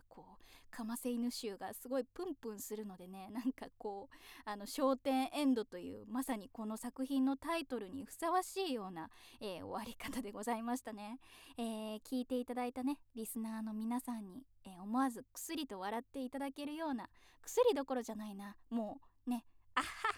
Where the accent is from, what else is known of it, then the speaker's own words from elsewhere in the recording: Kyoto, Japan; 深海生まれ京都育ち